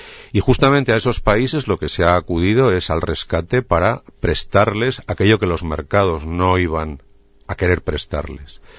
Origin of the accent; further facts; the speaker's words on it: Spain; Yo soy español